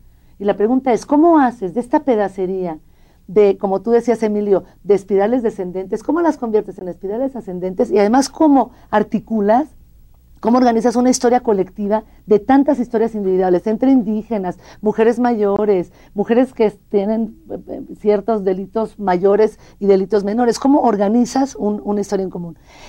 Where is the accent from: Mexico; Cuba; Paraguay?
Mexico; Nosotros somos mexicanos y hemos visto los murales en Palacio Nacional y en todos lados.